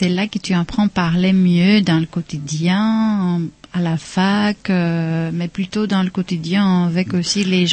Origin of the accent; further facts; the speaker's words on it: Greece; French is a second language; Moi, j'ai appris le français depuis que j'étais en Grèce, mais les vraies pratiques, c'est en France.